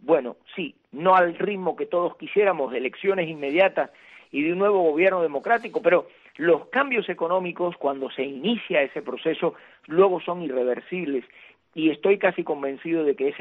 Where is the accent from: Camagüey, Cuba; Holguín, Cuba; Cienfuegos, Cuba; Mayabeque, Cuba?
Mayabeque, Cuba; born there; en la zona de Mayabeque, muy cerca de donde yo nací en Cuba